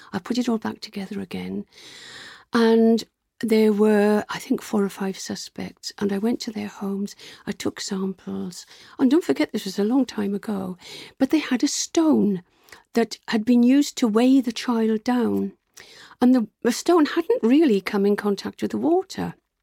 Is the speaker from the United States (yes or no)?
no; United Kingdom; oh, I'm a British botanist and I'm very interested in peat.